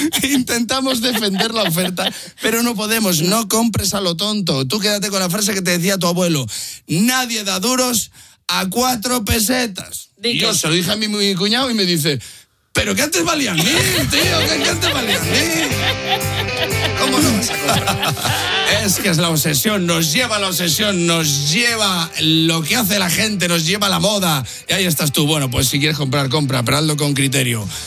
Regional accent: Zamora, Castile and León, Spain; now in Madrid, Spain; Claro que en mi tierra, esto ya lo he contado yo más veces, metí en Zamora 2 euros en el parquímetro un día, pues por la costumbre, yo vivo en Madrid

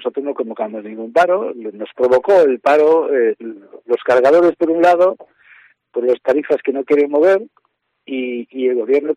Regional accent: Galicia, Spain; Yo como gallego y como representante de los transportistas

